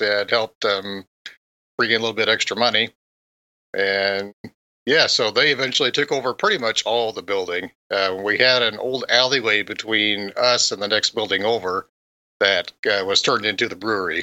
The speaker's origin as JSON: {"language": "English", "town": "Wichita", "region": "Kansas", "country": "United States", "said": "Of course, I'm originally from Wichita."}